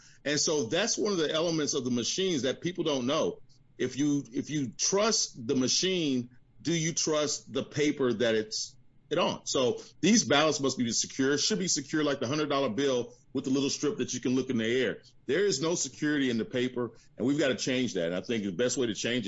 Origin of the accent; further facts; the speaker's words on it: Huntsville, Alabama, United States; I grew up right here in Redstone Arsenal in Huntsville, Alabama.